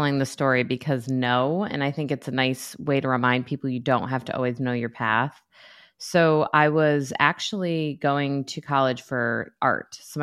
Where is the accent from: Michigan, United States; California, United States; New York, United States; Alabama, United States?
New York, United States; And I'm from New York.